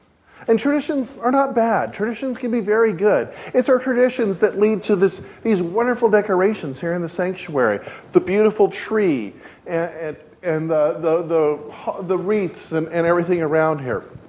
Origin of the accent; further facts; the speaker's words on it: Idaho, United States; growing up in the Church of God, you know, we don't do a lot of those traditional celebrations. So, especially in Idaho, I just didn't have a clue.